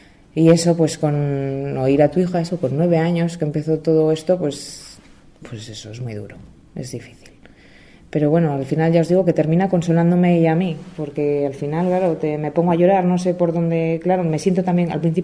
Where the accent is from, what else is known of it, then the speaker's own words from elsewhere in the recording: Calahorra, La Rioja, Spain; vengo de Calahorra, la de Oja.